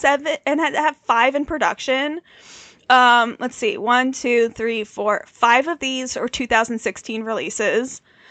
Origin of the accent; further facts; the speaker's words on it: New York, United States; And we're from New York, so, mm-hmm. like, we're well aware.